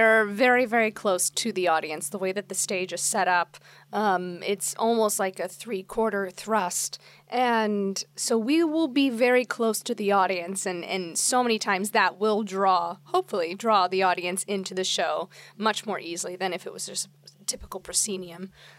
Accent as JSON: {"language": "English", "town": "Plano", "region": "Texas", "country": "United States", "tie": "born or raised there", "lives_now": "Los Angeles, United States", "said": "I'm really close to where I grew up. I grew up in Plano, Texas, so my parents love it because they get to come visit and see me in shows."}